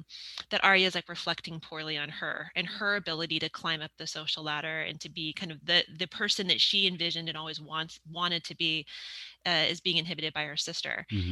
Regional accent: Bellbrook, Ohio, United States; No, I grew up in Bellbrook. My whole family, like from like 18,000 generations back, is from, yeah, I was born in Kettering Hospital and yeah.

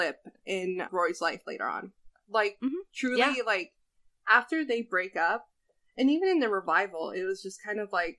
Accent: New Jersey, United States; I'm from New Jersey, not New York.

